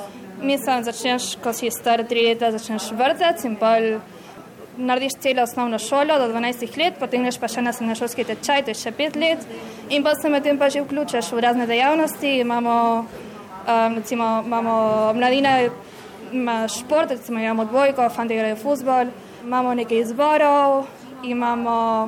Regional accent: Buenos Aires, Argentina; Prihajam iz Buenos Airesa, učim v slovenski šoli v Buenos Airesu.

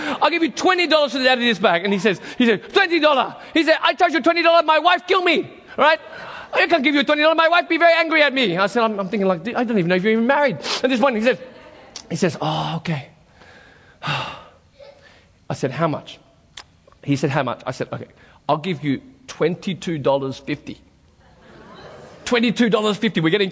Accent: Australia; Where are you from? I said, Australia. Oh, I like people from Australia, my favorite people.

